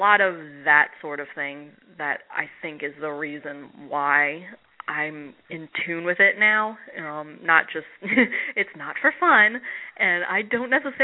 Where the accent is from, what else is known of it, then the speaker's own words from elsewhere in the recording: Orlando, Florida, United States; when I was talking about the Orlando Film Festival earlier and how it'd be so great to go back to my hometown